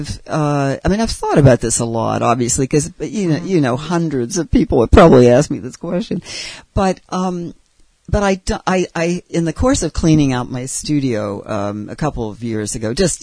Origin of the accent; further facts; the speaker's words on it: Pittsburgh, Pennsylvania, United States; And then I think early on in school, I grew up in Pittsburgh.